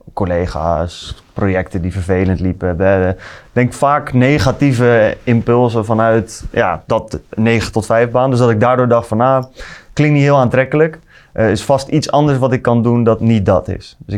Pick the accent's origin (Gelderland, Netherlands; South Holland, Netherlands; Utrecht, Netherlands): Utrecht, Netherlands; Nieuwegein; Ik ben 26 jaar. Ik kom uit Utrecht. Ik kom echt uit Utrecht. Ik kom uit Nieuwegein. Dat is net geen Utrecht, maar ik snap wel dat hij gewoon Utrecht zegt.